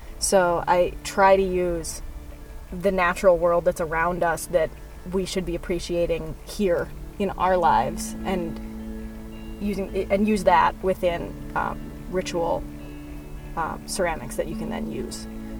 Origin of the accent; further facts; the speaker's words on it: Minnesota, United States; I am originally from the Twin Cities area, and I've always been making things my whole life.